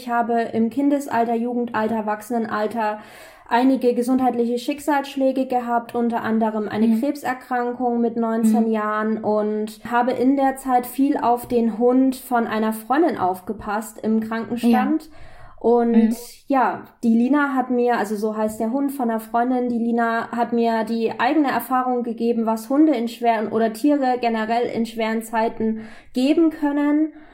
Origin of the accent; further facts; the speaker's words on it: Fürth, Bavaria, Germany; Also ich komme aus Fürth, das ist in der Nähe von Nürnberg